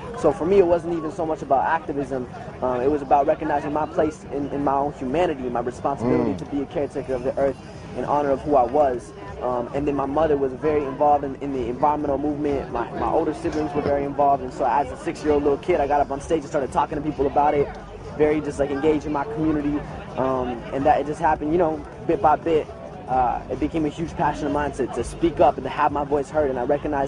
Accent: Denver, Colorado, United States; I'm 18 years old. I'm from Denver, Colorado. My family's from Mexico City.

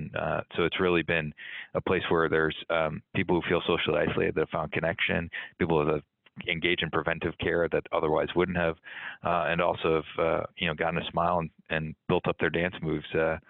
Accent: India; now in United States; we're from the Midwest part of India, and my dad immigrated here in 75

